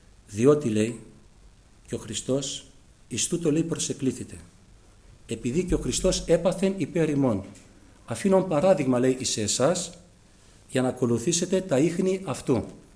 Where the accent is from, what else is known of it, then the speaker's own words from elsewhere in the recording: Greece; Και εμείς εδώ οι Έλληνες που έχουμε το Ευαγγέλιο στη ελληνική γλώσσα, δυστυχώς ως έθνος είμαστε αστοιχείωτοι από το Ευαγγέλιο.